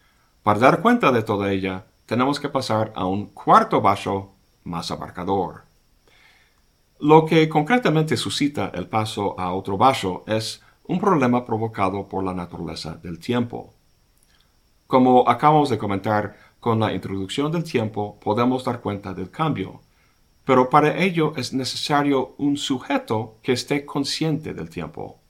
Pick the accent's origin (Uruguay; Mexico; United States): United States; Se podría decir que soy hombre, de origen estadounidense, de cierta edad, de cierta estatura, youtuber, profesor de filosofía, etcétera, etcétera.